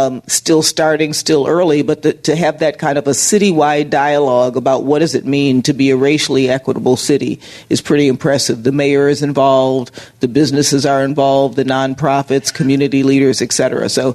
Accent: Buffalo, New York, United States; One other one, because it's my hometown, Buffalo.

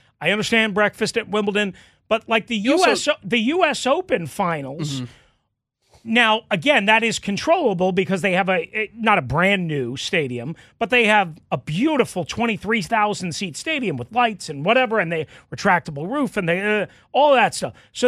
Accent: New York, United States; Like, again, I grew up in New York.

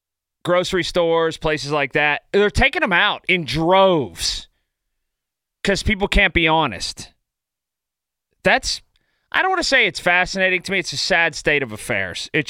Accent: Sharpsburg, Pennsylvania, United States; My alma mater, the Fox Chapel Foxes, and I grew up in South Central Fox Chapel, which is Sharpsburg, okay?

